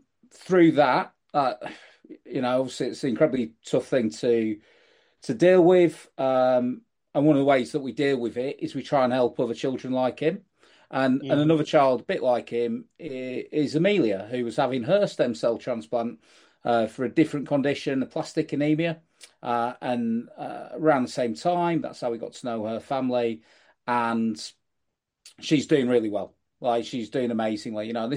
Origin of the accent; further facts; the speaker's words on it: Bradford, Yorkshire and the Humber, United Kingdom; moved away; I'm originally from Bradford, but I've lived down south a long time